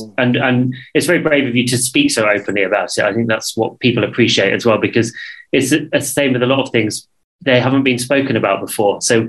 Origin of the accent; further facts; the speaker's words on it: London, United Kingdom; especially being a Londoner, I walk everywhere, you know?